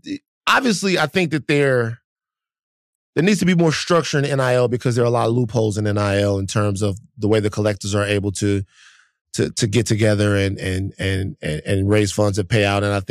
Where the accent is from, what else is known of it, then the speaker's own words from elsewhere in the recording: Baton Rouge, Louisiana, United States; I'm from South Baton Rouge, Louisiana, where LSU is.